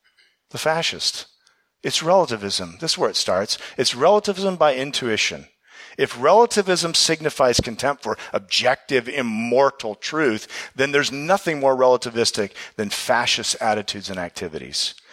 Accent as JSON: {"language": "English", "region": "Ohio", "country": "United States", "said": "Well, I'm from Ohio, so I'm an Ohio State fan."}